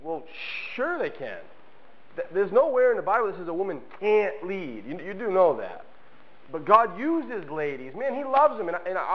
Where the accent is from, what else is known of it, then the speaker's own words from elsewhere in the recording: United States; I'm an American. I thought I was supposed to be proud. I'm American.